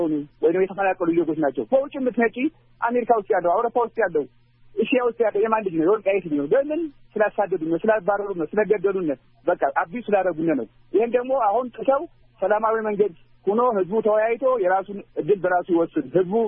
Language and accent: Amharic; Amhara, Ethiopia; የአማራን ታሪክ አሁን አማራ ነኝ እያልኩ ነው የአማራን ታሪክ በበለጠ ለማውቅ ያለሁኝ።